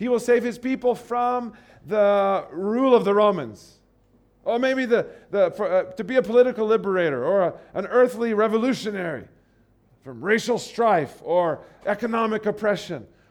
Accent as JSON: {"language": "English", "region": "Texas", "country": "United States", "tie": "born or raised there", "said": "I grew up in Texas around many boys named Jesus, Hispanic name for Jesus."}